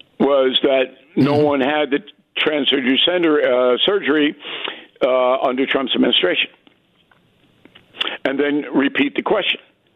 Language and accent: English; United States; Certainly was insulting to me as an American, as a voter.